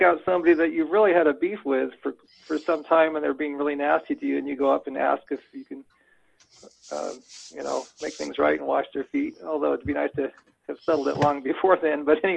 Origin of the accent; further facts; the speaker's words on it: United States; I'm from Washington.